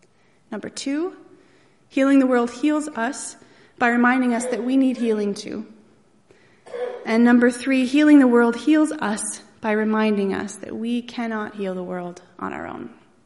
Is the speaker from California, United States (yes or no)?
no; Erie, Pennsylvania, United States; Growing up in Erie, Pennsylvania, I had all of my needs and most of my desires provided for.